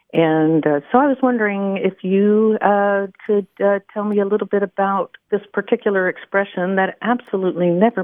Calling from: Wimberley, Texas, United States; I'm calling you from Little Piece of Heaven, Wimberley, Texas.

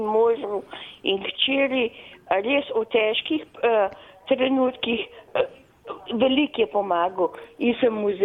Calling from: Ljubljana, Central Slovenia, Slovenia; Jaz sem iz Ljubljane

